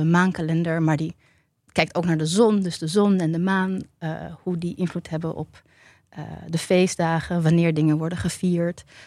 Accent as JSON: {"language": "Dutch", "town": "Tiel", "region": "Gelderland", "country": "Netherlands", "tie": "born there", "said": "ik ben geboren in Tiel."}